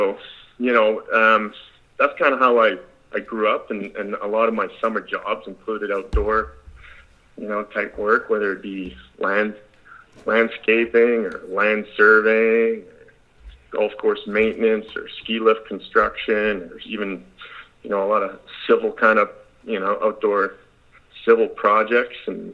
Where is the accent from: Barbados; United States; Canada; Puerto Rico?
Canada; I'm Canadian, obviously, so, you know, golf is a big part of our, you know, our country up here